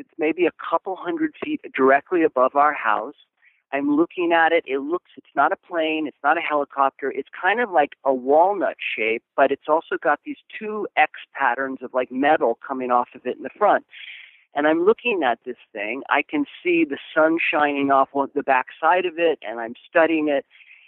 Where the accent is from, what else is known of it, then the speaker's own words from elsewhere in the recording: California, United States; So I grew up in Southern California.